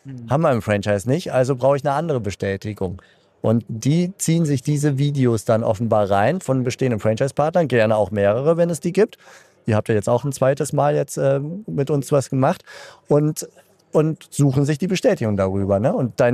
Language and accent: German; Cologne, North Rhine-Westphalia, Germany; wir als Kölsche